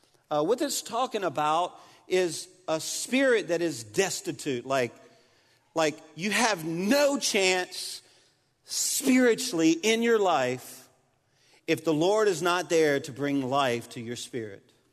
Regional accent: Louisiana, United States; and I'm a Cajun, and don't betray me.

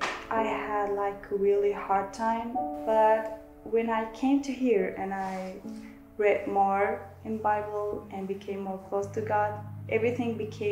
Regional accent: Aleppo, Aleppo Governorate, Syria; English is a second language; also born or lived in Latakia; now in Turkey; I am from Syria, Aleppo. I used to live there with my family. Yeah, and when all the problems started, we had to move to Latakia because it was much more safer.

